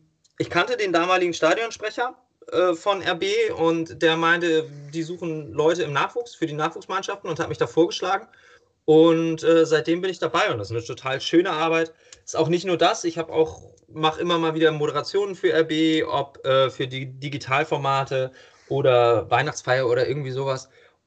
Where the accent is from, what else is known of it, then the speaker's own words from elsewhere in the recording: Northern Germany, Germany; Ja, ich komme aus Norddeutschland und ich bin für norddeutsche Verhältnisse in einer relativ christlichen Familie aufgewachsen.